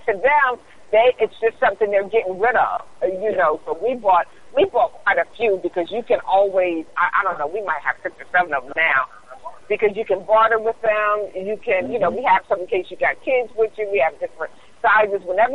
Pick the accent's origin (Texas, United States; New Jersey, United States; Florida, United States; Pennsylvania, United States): Pennsylvania, United States; Because, you know, we're from Pennsylvania, so we wear them, you know.